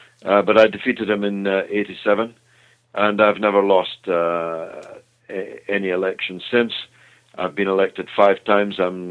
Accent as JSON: {"language": "English", "region": "Scotland", "country": "United Kingdom", "lives_now": "London, United Kingdom", "said": "as a Scottish MP"}